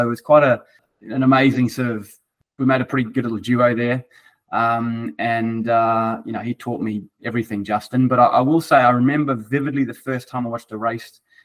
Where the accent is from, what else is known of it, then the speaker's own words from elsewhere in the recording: South Africa; born there; I was born in South Africa, obviously.